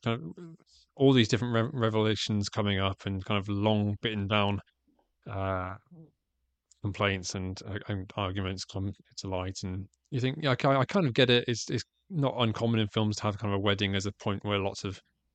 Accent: England, United Kingdom; this is like the international way of saying that as an English person, because we don't say that all the time.

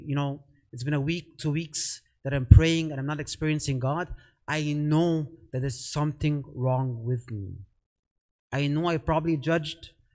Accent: Canada; I'm Canadian, man.

